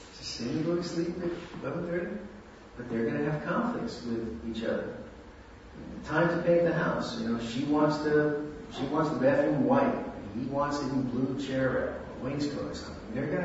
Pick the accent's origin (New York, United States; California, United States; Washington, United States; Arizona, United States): New York, United States; And I'm from New York, and my wife is from the South, Myrtle from South Carolina.